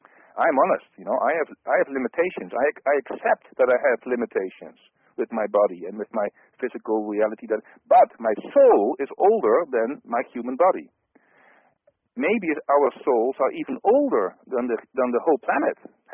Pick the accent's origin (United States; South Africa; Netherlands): Netherlands; first language Dutch; English is a second language; So for new people listening to me, I'm from the Netherlands, so sometimes I have difficulties with certain English words that I have to, you know, to translate from Dutch to English.